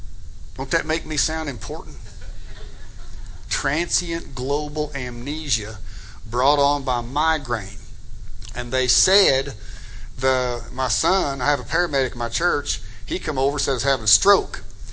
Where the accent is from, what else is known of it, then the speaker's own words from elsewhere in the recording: United States; I'm an American. I'm a proud American. I go to other countries and do mission work. I am an American. I was born here.